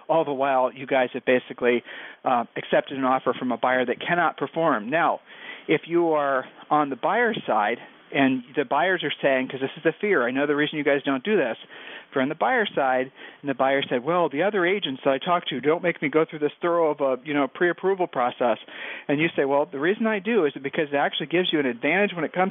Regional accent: Ohio, United States; We're from Ohio. This is really, really hot.

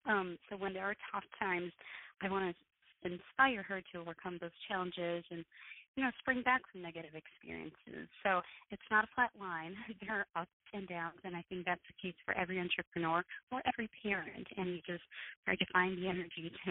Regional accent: France; when I grew up in France

